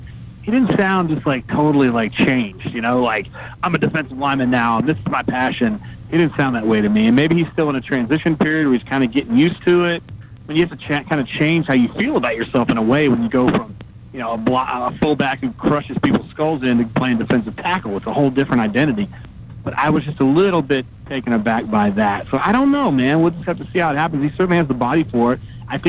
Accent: Kentucky, United States; a place that I'm pretty familiar with since I'm from Kentucky

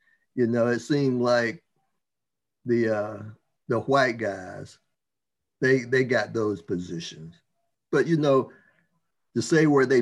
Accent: Leesville, North Carolina, United States; I grew up in Leesville, North Carolina. Leesville was about 7 miles from Waynesboro, which we called the big city.

